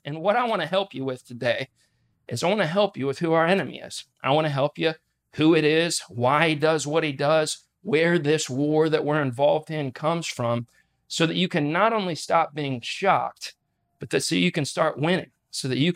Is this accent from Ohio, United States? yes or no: yes; Dover, Ohio, United States; I grew up in Northeast Ohio. We were just talking with the crew about growing up in Northeast Ohio in a town called Dover.